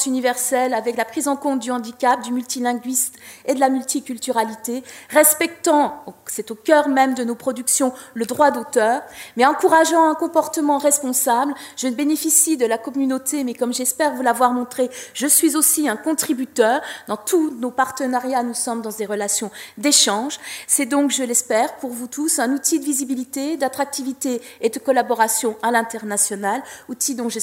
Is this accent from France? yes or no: yes; France; comme je suis française, évidemment, j'ai trouvé un exemple français